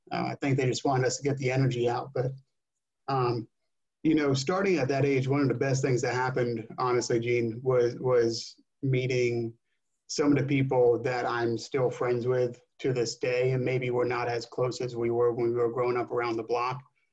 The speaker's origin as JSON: {"language": "English", "region": "New Jersey", "country": "United States", "tie": "born or raised there"}